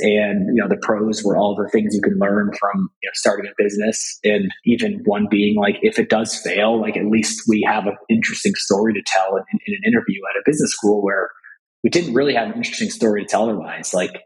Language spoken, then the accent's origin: English; Connecticut, United States; So Jory and I went to high school together in Connecticut, about an hour or so from New York City. And I grew up in a town, a few towns over from where we went to high school.